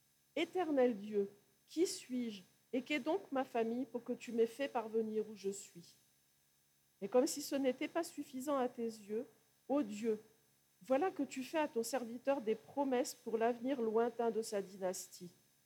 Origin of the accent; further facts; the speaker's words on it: France; C'est difficile, hein, on est français, on est cartésien.